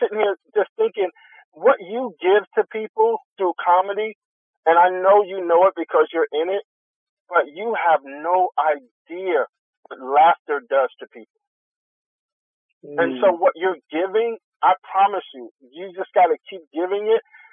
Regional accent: Harlem, New York, United States

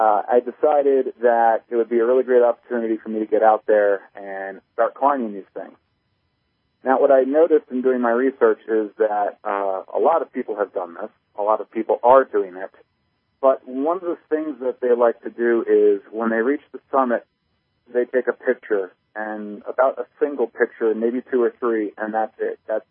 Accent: Virginia, United States; Spent my whole life growing up in the Northern Virginia area, and there's nothing remotely near what would be considered a mountain out in that area.

